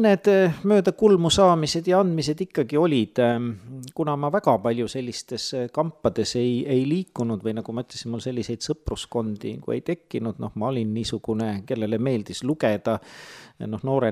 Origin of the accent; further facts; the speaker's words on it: Tallinn, Harju County, Estonia; Aga minu lapsepõlv möödus Mustamäel, et ma olen Brežnevi aja laps ja Tallinnas sütiste teel siis kasvanud, koolis käinud Tallinna 43. keskkoolis